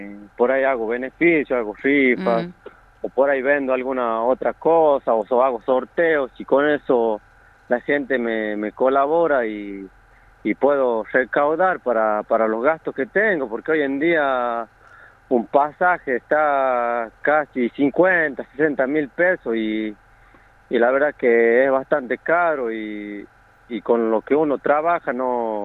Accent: Siján, Catamarca, Argentina; yo soy un atleta de la localidad de Siján, el interior de Catamarca.

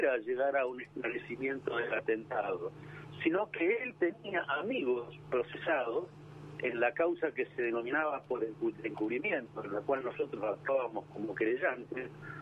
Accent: Trelew, Chubut, Argentina; No, yo estoy en mi pueblo, en Trelew, en la provincia de Cobut, yo soy de Trelew.

